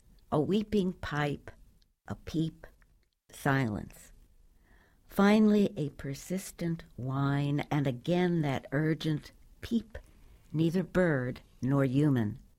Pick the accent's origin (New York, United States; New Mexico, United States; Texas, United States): New York, United States; New York City; I'm from New York City. I never knew the names of any birds.